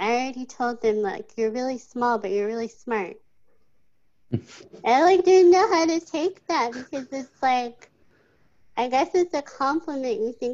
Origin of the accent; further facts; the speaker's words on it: Oregon, United States; now in Los Angeles, United States; No, I grew up in Oregon.